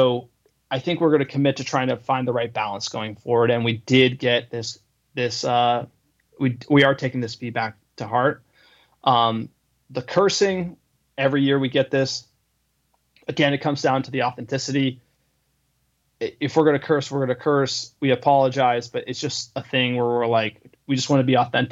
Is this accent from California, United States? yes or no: no; New Jersey, United States; and by the way, we're from New Jersey, so it's like people from New Jersey, I don't know, very populous state, a lot of people